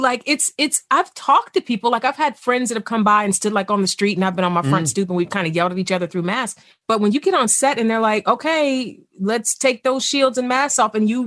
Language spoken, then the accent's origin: English; East Cleveland, Ohio, United States; You know what? It's funny because I grew up poor in East Cleveland.